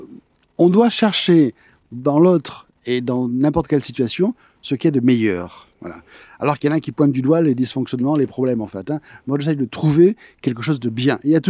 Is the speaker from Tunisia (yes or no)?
yes; Carthage, Tunisia; born there; C'est mon père qui est né en Sicile, qui est allé ensuite en Tunisie. Voilà, je suis né à Carthage en Tunisie.